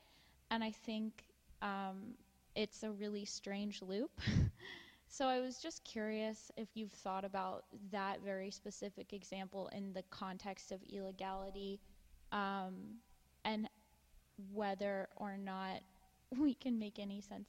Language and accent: English; Pennsylvania, United States; I'm from the U.S. I'm from Pennsylvania.